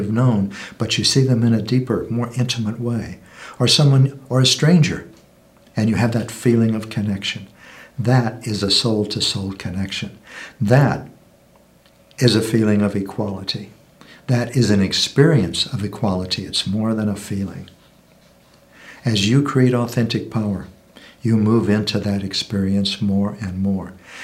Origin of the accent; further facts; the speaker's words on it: United States; In my case, I'm male. I'm white. I'm an American.